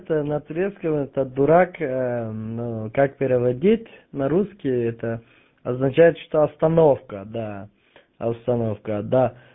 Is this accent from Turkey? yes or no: yes; Turkey; Russian is a second language; Я из Турции